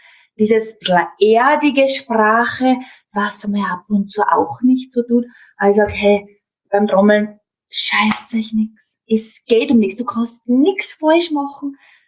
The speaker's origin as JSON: {"language": "German", "region": "Upper Austria", "country": "Austria", "said": "ich komme ja aus dem Mühlviertel"}